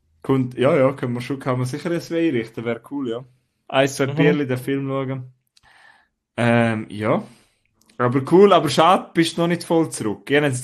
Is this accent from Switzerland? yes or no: yes; Switzerland; wir sind ja beide Schweizer.